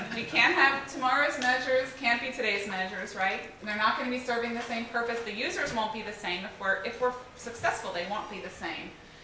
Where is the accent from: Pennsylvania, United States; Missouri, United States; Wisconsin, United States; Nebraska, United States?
Pennsylvania, United States; Philadelphia; I'm a fast talker. I'm from Philly, so I'll be done by the time.